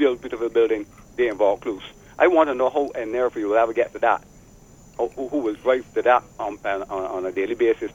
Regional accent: Hillaby, Barbados; Let me tell you something. I come from Hillaby, right? I lived in here.

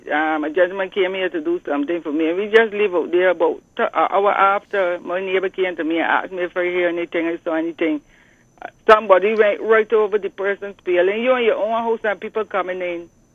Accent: Saint Michael, Barbados; I was raised in Kiewood, Tichburn.

